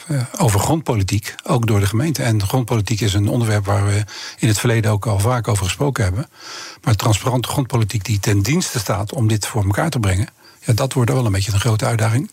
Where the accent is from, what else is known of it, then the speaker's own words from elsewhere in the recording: Rotterdam, South Holland, Netherlands; born there; Ja, ik ben in Rotterdam geboren en dat blijf je altijd, hè?